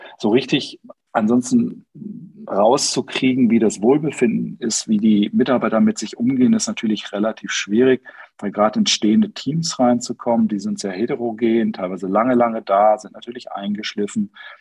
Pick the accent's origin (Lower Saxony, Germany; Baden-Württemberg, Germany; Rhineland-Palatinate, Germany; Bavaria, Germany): Lower Saxony, Germany; Hanover; born there; ich sage immer norddeutsch direkt, ich bin ein Hannoveraner gebürtig, auch wenn ich viel in Bergen mich im Allgäu rumtreibe und da auch meinen Hauptwohnsitz inzwischen habe.